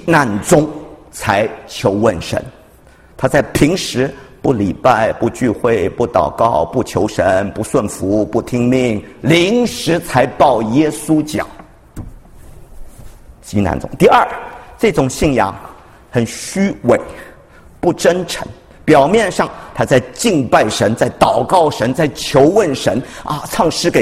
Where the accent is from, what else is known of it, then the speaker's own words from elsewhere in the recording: China; 我们中国人也说了，穷极怎么样？穷极了，呼天；痛极，就呼娘，叫妈妈、娘啊。